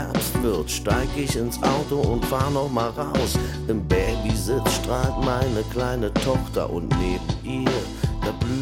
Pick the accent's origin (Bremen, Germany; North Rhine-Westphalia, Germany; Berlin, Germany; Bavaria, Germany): Berlin, Germany; Berlin. Nicht, weil es die Hauptstadt ist dieses Landes, sondern weil es meine Heimatstadt ist. Da bin ich geboren. Ich bin übrigens, gerade wenn ich mit … auf der Bühne bin, der Einzige, der in Berlin geboren ist.